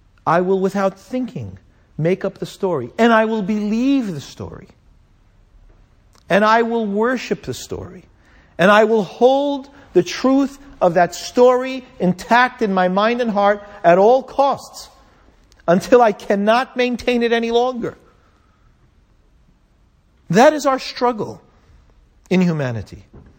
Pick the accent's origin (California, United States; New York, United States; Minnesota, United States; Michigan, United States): California, United States; Los Angeles; I grew up in Los Angeles. There was one man in the synagogue.